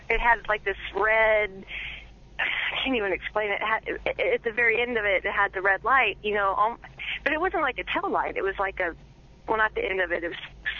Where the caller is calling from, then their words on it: Oregon, United States; I'm calling from Oregon.